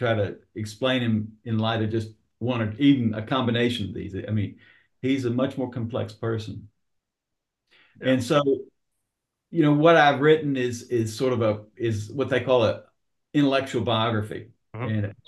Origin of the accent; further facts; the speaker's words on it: Charlotte, North Carolina, United States; also born or lived in West Virginia; I was born in West Virginia. We didn't have a lot of money. Moved to Charlotte, North Carolina when I was about nine.